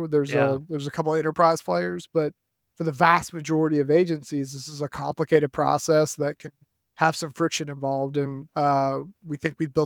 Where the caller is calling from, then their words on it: Tallahassee, Florida, United States; Yeah, I'm down in Tallahassee, Florida, which is my home for the next 3 months.